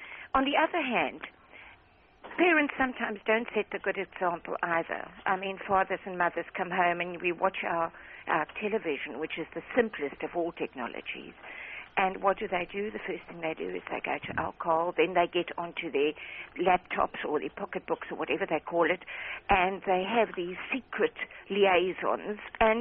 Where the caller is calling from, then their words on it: Pinetown, KwaZulu-Natal, South Africa; Good morning, Jeremy. … from Pinetown.